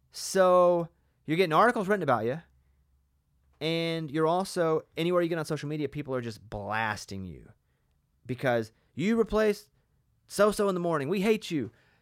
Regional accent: Arkansas, United States; accent: country; I grew up a hillbilly in Arkansas. Like, I was a trailer park kid in Arkansas. I wasn't a cowboy country, but I was rural, southern state, like, country accent.

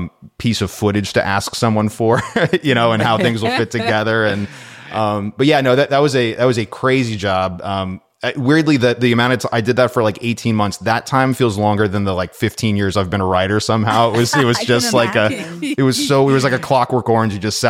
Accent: California, United States; And, you know, we're from Southern California. You know, I've lived here my whole life.

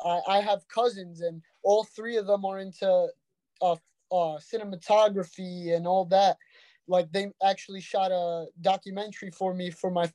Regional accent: Brooklyn, New York, United States; We're from Brooklyn, man.

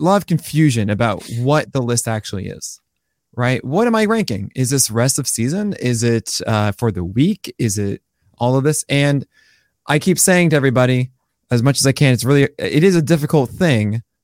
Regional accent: Massachusetts, United States; as someone who I grew up swimming in Cape Cod.

